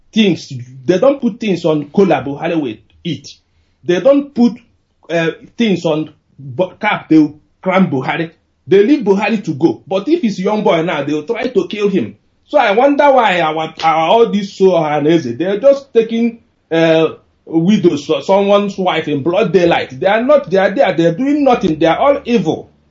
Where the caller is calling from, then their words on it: Oslo, Norway; I'm calling from Oslo, Norway.